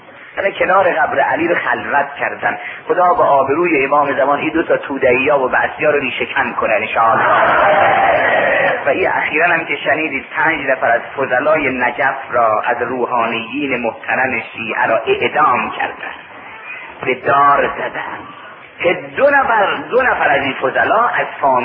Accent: Mashhad, Razavi Khorasan, Iran; گفتم من اصلا مال مشهده گفت اینجا زوارید گفتم نه مجاورم اومدم درس بخونم

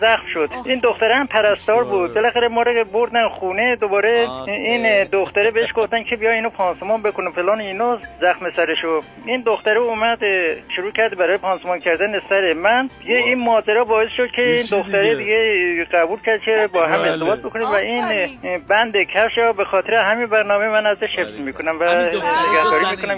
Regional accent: Tabriz, East Azerbaijan, Iran; از تبریز هستم

